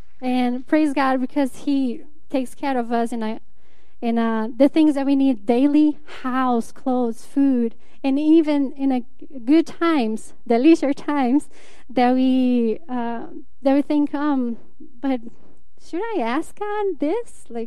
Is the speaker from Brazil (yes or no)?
yes; Brazil; English is a second language; moved away; I'm from Brazil.